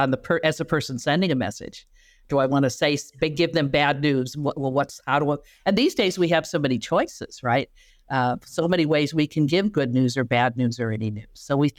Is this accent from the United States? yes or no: yes; Chicago, Illinois, United States; when they were meeting in Chicago, which is my hometown